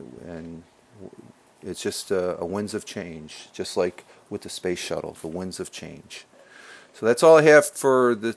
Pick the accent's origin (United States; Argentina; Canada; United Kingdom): United States; Apalachin, New York; him being from Appalachian, that's where I grew up as a young lad back in the 60s.